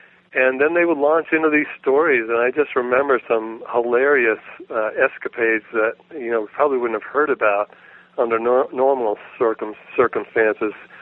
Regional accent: Woodstock, Vermont, United States; I grew up near Woodstock, Vermont, near a little village called Tassville, where there's a covered bridge.

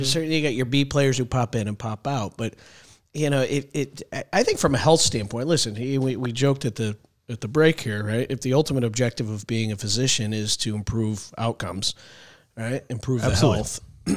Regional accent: Connecticut, United States; I'm from Connecticut, for Christ's sakes. I'm a Kennedy Democrat.

